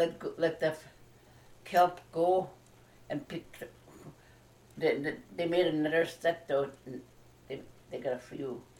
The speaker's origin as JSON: {"language": "English", "town": "Karluk", "region": "Alaska", "country": "United States", "tie": "born there", "said": "I was born in Karluk."}